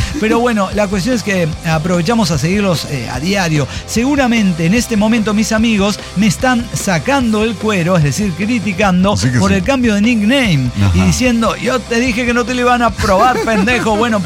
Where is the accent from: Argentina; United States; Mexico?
Mexico; Guanajuato; A mí me vale verga, soy de Guanajuato.